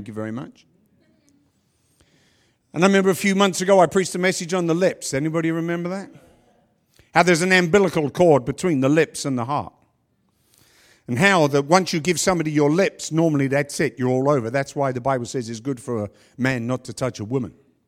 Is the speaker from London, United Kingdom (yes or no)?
yes; London, United Kingdom; In our culture growing up in London, we're not a very touchy-feely bunch or anything, but I used to kiss all my relatives, female relatives, on the lips.